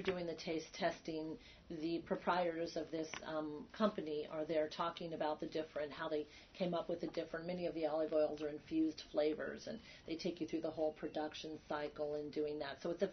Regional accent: Midwest, United States; I have my own personal experience of home canning from growing up in the Midwest and having very large gardens

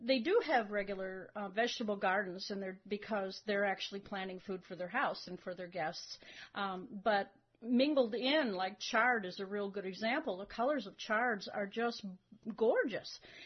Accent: Michigan, United States; now in California, United States; And even though I'm here coming from Michigan, and there were a lot of plants here in California I didn't know what they were.

